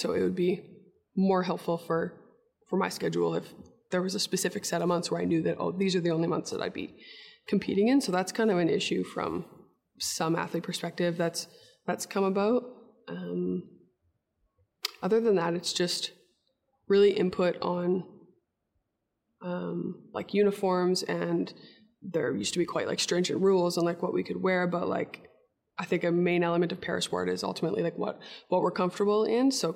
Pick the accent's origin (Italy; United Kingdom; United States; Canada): Canada; we're both Canadian